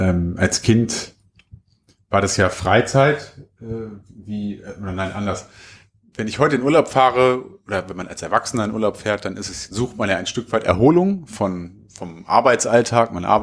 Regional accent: Hanover, Lower Saxony, Germany; Also wir kommen aus Hannover, Hildesheim ist 50 Kilometer oder sowas.

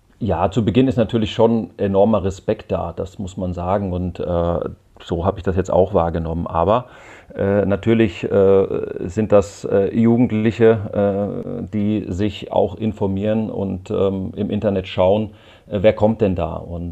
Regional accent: Hesse, Germany; komme ich aus der Rhein-Main-Region und bin da natürlich auch verwurzelt.

